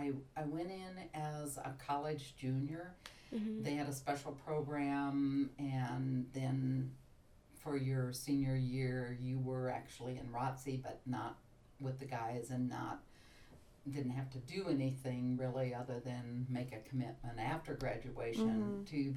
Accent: Rolla, Missouri, United States; also born or lived in Little Rock; I grew up in Rolla, Missouri. I was born in Little Rock, and so I have family down in that area as well.

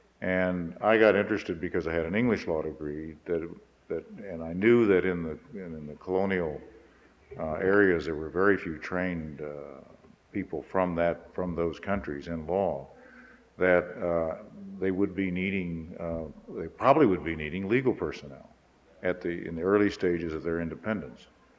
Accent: Kansas, United States; My early background was I grew up in Kansas and went to high school there.

